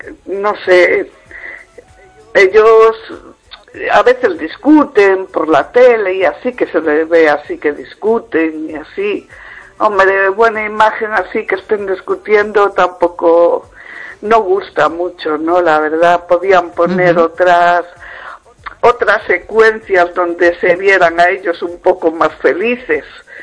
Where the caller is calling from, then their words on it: Vigo, Galicia, Spain; De las afueras de Vigo.